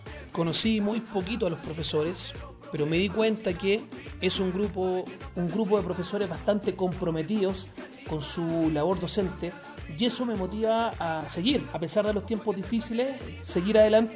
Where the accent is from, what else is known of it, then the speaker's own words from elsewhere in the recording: Santiago, Santiago Metropolitan Region, Chile; Soy de Santiago, soy profesor de educación física, soy magíster en orientación y hasta el año pasado terminé educador diferencial.